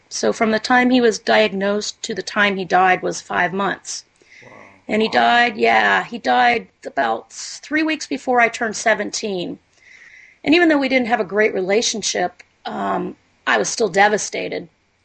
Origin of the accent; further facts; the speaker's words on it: Cincinnati, Ohio, United States; I grew up in Cincinnati, Ohio. My mom was a Protestant, Presbyterian, and my dad came from Jewish faith but was a non-practicing Jew.